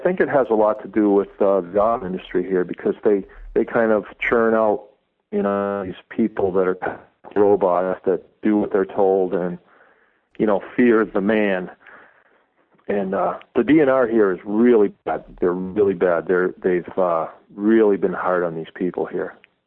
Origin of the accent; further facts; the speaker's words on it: New England, United States; Well, I'm from New England, and that's where the revolution began.